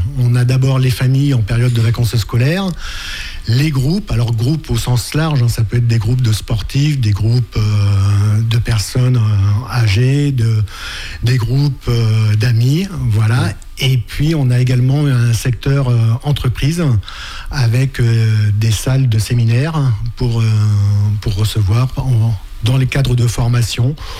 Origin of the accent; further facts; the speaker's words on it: Pays de la Loire, France; also born or lived in Paris region; je suis originaire de Vendée, du bocage vendéen. Et d'accord. Après un petit passage en région parisienne, le retour aux sources était nécessaire. Et voilà, je suis arrivé sur Noirmoutier en 2007.